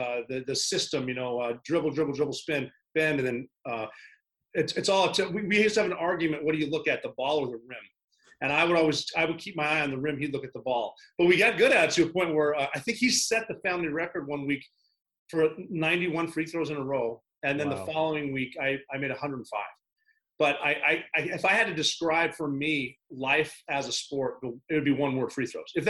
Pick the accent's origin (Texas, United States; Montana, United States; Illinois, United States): Montana, United States; Butte; I am from Butte, Montana. That's the same hometown as one of your former teammates, Colt Anderson.